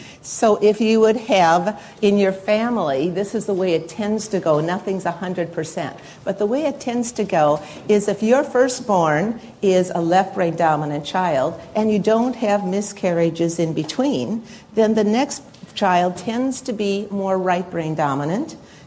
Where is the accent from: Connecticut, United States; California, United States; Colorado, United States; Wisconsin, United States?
Colorado, United States; Denver; And we're from Denver, Colorado, by the way, where it's like dry.